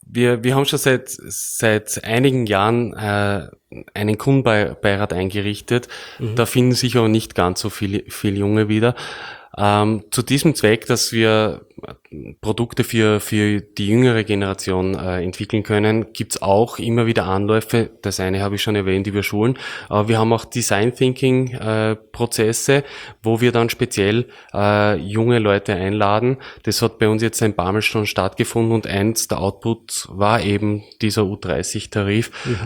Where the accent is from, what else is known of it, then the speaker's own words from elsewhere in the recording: Burgenland, Austria; worauf wir als Burgenländer